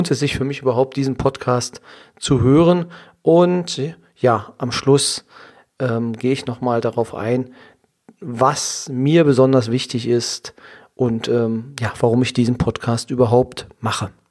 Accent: Saxony-Anhalt, Germany; Ich komme aus der Nähe von Magdeburg. Im schönen Sachsen-Anhalt bin ich geboren, dort auch zur Schule gegangen, habe mein Abitur dort absolviert

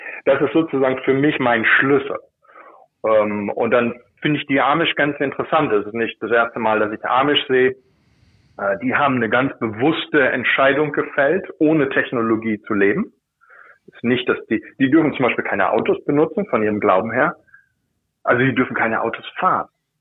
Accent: Germany; accent: German; höchstwahrscheinlich meinen deutschen Akzent erkannt hat

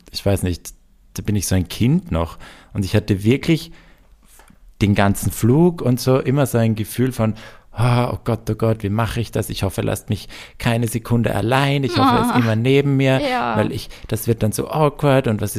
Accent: Vienna, Austria; ich komme aus Wien

